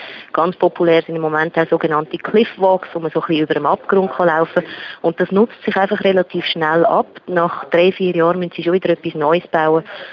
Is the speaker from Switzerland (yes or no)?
yes; Switzerland; weil wir sonst auch als Schweizer, oder? Wir fliegen lieber ins Ausland